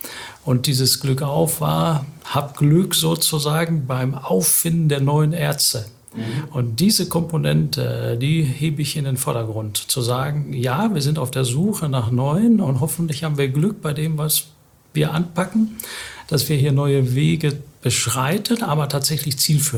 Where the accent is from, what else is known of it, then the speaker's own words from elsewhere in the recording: Herne, North Rhine-Westphalia, Germany; born there; Ich bin in Herne geboren.